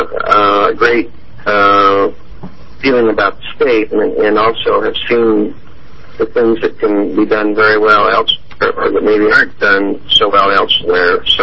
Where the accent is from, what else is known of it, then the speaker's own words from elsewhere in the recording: Tualatin, Oregon, United States; Well, I'm a native Oregonian. I was raised in Tualatin and educated in the state